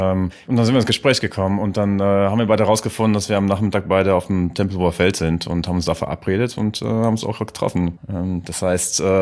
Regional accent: Cologne, North Rhine-Westphalia, Germany; now in Berlin, Germany; Ich bin ja jetzt seit 7 Jahren hier in Berlin und ich komme ja aus Köln.

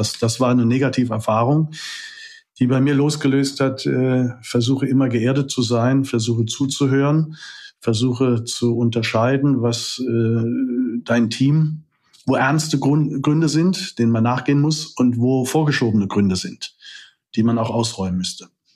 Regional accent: Frankfurt, Hesse, Germany; Ich bin in Frankfurt geboren und aufgewachsen.

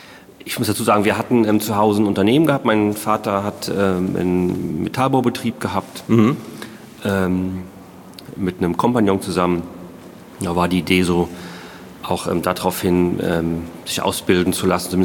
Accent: Emmelshausen, Rhineland-Palatinate, Germany; Ich komme aus dem Hunsrück, also in Emmelshausen war das dann.

